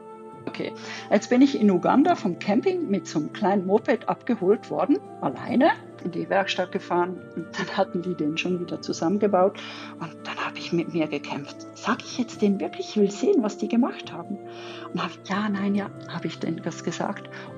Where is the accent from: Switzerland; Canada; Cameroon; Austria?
Switzerland; Basel-Landschaft; Aufgewachsen bin ich aber in der Nähe von Basel, also eigentlich genau am Rand von Basel.